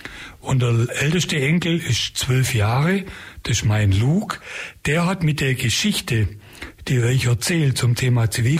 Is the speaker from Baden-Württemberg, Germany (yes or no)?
yes; Ulm, Baden-Württemberg, Germany; ist ein waschechter Ulmer. Warum waschecht? Weil ich bin eine echte Hausgeburt am Kuhberg geboren. Früher war das noch normal, dass man zur Welt kam, zu Hause.